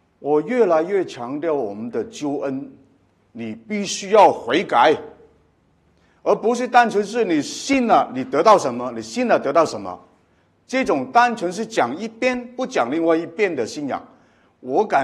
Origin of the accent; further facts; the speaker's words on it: Macau; now in Australia; 大家知道我澳门长大